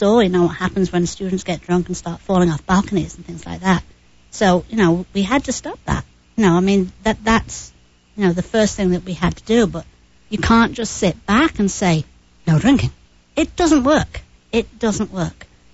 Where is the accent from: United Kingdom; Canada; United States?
United Kingdom; that's one thing that's sort of a bit embarrassing about being British, the soccer hooligans.